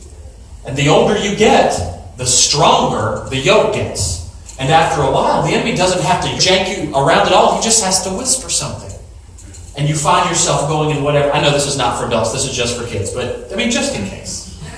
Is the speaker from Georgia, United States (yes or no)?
yes; Georgia, United States; I'm from Georgia.